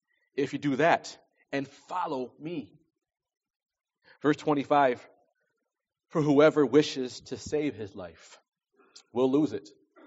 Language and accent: English; New York, United States; My home state, New York, where I'm from, recognizes over 40 different genders now